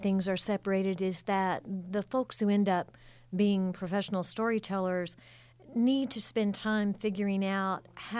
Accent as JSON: {"language": "English", "region": "Kentucky", "country": "United States", "tie": "born or raised there", "said": "Yes, I am. I grew up in Meade County."}